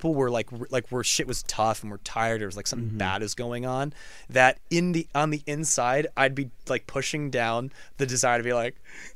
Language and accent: English; San Francisco, California, United States; now in Los Angeles, United States; a fun like pilgrimage I would make growing up in San Francisco to San Diego to go to Comic-Con.